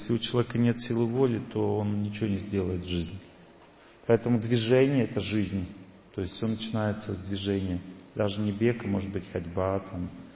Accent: Tolyatti, Samara Oblast, Russia; also born or lived in Urals; Я сам вырос на Волге. С 4 лет я из Урала переехал в Тольятти. С 4 лет до 18 лет я жил в Тольятти. На Волге. А потом еще 7 лет жил на Волге в Самаре

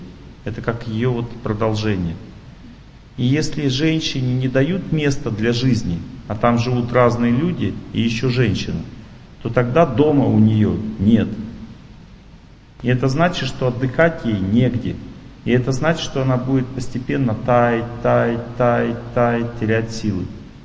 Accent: Urals, Russia; also born or lived in Tolyatti, Russia; Вот я помню, когда мы в Тольятти переехали из Урала

